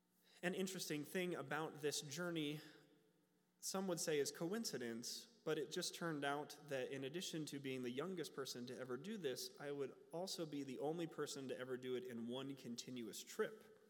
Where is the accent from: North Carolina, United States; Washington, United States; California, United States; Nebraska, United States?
Nebraska, United States; Growing up in Nebraska, my exposure to the LGBT community was almost exclusively what I saw on TV